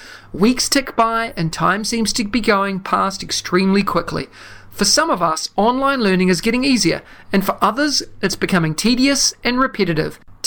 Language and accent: English; New Zealand; my home country of New Zealand